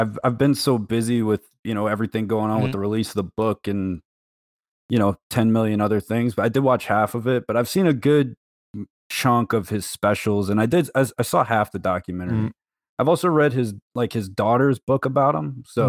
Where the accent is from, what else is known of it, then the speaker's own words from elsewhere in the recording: Louisiana, United States; I'm from right around New Orleans. Mm-hmm. I grew up in the suburbs around there